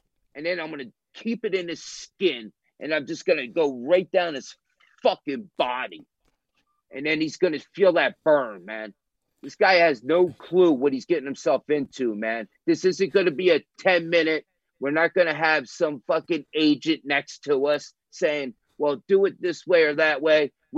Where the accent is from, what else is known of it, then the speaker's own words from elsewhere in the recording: National Park, New Jersey, United States; And listen, I'm from National Park, New Jersey. I'm proud of where I'm from. All my friends and my people still live there with their families.